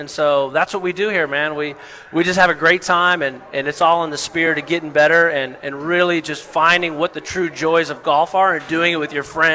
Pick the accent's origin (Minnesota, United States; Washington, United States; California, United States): Washington, United States; Seattle; I'm from Seattle, man. You don't golf in the rain, you ain't golfing.